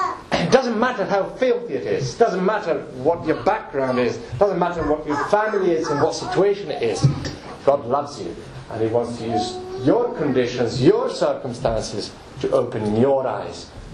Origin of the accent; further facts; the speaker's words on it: Novi, Italy; Jesus would walk from the town where I come from Novi in Italy.